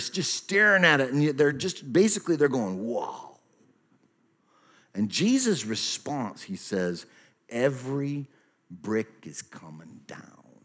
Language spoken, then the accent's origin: English; Rochester, Minnesota, United States; I grew up in Rochester, Minnesota, and I used to walk marble building there.